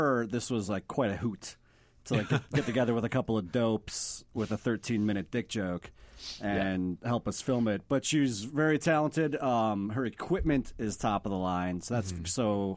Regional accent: Illinois, United States; Yeah, we're both from the West Burbs. We went to middle school and high school together and stuff.

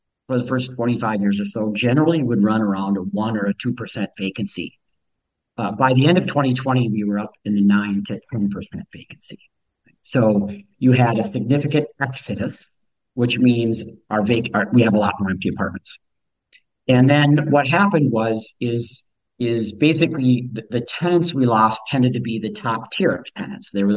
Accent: Hastings, Minnesota, United States; So I grew up in Minnesota. Hastings, went to St. Cloud State in college

